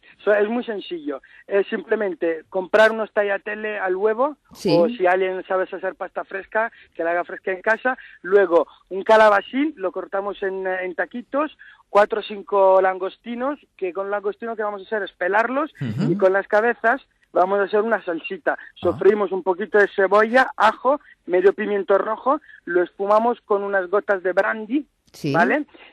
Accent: Lombardy, Italy; Spanish is a second language; Yo soy del lago di Como, el mítico lago di Como.

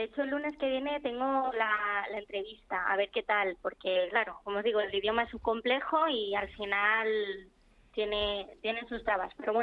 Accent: Móstoles, Community of Madrid, Spain; De Móstoles.

